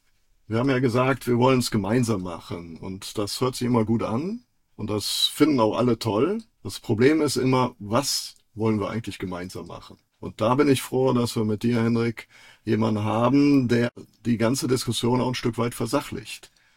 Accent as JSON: {"language": "German", "town": "Cologne", "region": "North Rhine-Westphalia", "country": "Germany", "said": "Ich komme aus dem Rheinland, aus Köln"}